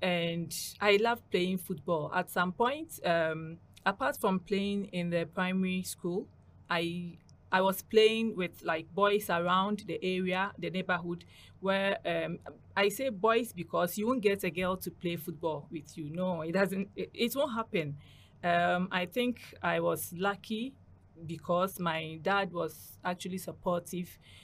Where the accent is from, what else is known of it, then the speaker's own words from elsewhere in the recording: Ghana; now in Qatar; I'm from Ghana. Currently, I'm studying sports management in HBKU here in Qatar.